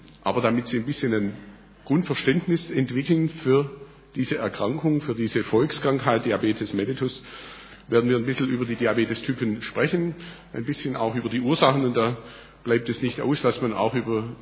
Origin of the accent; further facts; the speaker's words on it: Baden-Württemberg, Germany; born there; accent: Swabian; Also Sie hören mir an, ich bin in Zentralwürttemberg geboren und es ist auch so, wenn es dann ein bisschen energischer wird in der Diskussion oder im Vortrag, dann kann es schon sein, dass ich ins Schwäbische abgleite